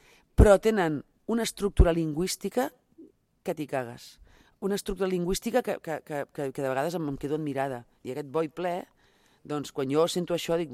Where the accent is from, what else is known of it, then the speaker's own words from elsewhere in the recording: Catalonia, Spain; jo sóc del Vallès Oriental